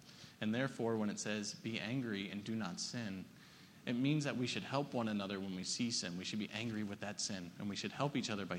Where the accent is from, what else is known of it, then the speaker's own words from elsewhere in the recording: United States; As an American, those are really hard words to grasp.